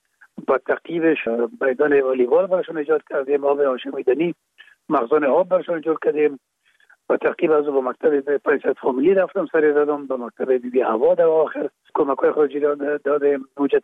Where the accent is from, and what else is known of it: Kabul, Afghanistan; born or raised there